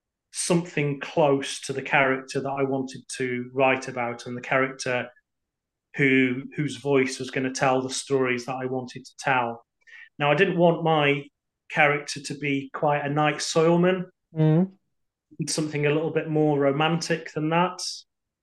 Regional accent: England, United Kingdom; also born or lived in Scotland; I lived altogether for 15 years in Scotland, even though I'm from England, I'm English, but I moved up to Scotland in 2003 and lived there until 2018.

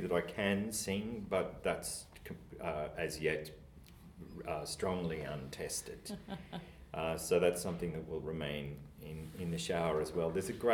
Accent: Albury, New South Wales, Australia; There's a great deal of Albury Wodonga, and my own life growing up in a town with a river flowing through it.

